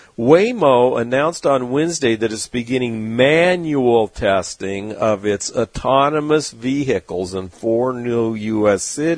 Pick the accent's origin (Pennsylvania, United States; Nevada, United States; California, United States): California, United States; I grew up in Southern California.